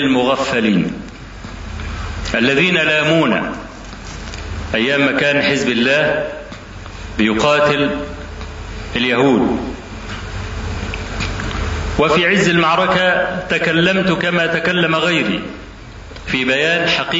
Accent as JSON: {"language": "Arabic", "country": "Egypt", "said": "هنا عندنا في مصر"}